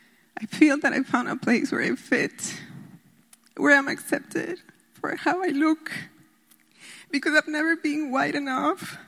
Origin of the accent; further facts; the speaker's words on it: Andean region, Ecuador; English is a second language; moved away; also born or lived in Spain; I am from the Andean region. They didn't send me to my town, but it didn't matter. I went to the mountains, and after a decade of being in Spain, I finally was in college, and I was going back to my country.